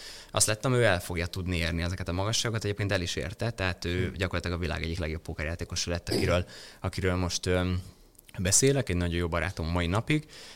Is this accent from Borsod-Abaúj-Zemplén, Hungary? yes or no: no; Barcs, Somogy, Hungary; ahonnan származom, az egy nagyon pici kisváros, Barcs gyakorlatilag ez Pécstől 60 kilométerre